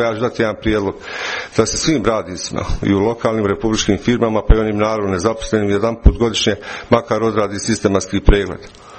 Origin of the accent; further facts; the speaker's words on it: Alađa, Bosnia & Herzegovina; odrastao sam u Alađi, odnosno sadašnjem Dušanovu